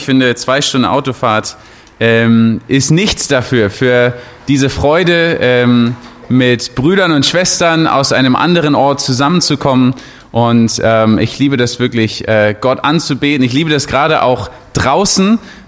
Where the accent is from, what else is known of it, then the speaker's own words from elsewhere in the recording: Berlin, Germany; ich komme aus Berlin.